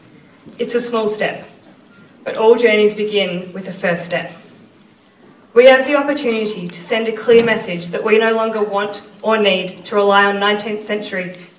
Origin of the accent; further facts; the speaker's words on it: Anglesea, Victoria, Australia; However, I am here to talk to you today about the Anglesey of 2050 and beyond. What will happen to my hometown, to the people and places that have played such a significant role in my life and my upbringing?